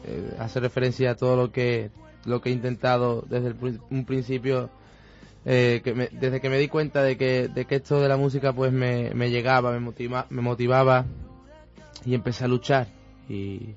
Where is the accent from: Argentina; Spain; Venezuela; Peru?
Spain; Córdoba, Andalusia; unos que le dedico a mi tierra, Córdoba, ¿no? A su cultura, a su mujer cordobesa